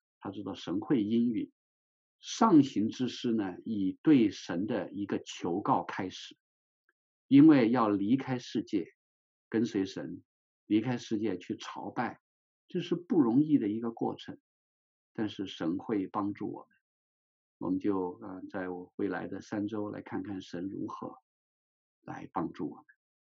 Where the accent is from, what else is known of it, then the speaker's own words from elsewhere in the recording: China; 而我们从大陆来的这些弟兄姐妹们